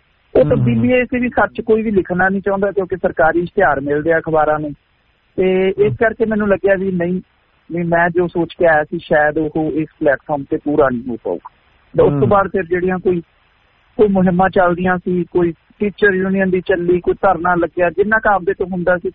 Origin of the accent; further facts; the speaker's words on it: Punjab, India; ਹਾਲਾਂਕਿ ਮੈਂ ਵੀ ਪੰਜਾਬ ਤੋਂ ਆਇਆ, ਉੱਥੇ ਲੋਆਂ ਪੈਂਦੀਆਂ